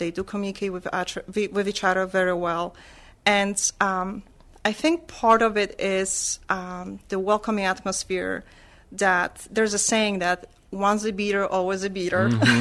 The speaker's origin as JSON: {"language": "English", "town": "Andrychów", "region": "Lesser Poland", "country": "Poland", "tie": "born or raised there", "second_language": "English", "moved": "as an adult", "lives_now": "United States", "said": "Yes, I was born and raised in a small town southern of Poland, Andrychów, very close to the town of John Paul II, Wadowice. And I'm from a big family, one of 12."}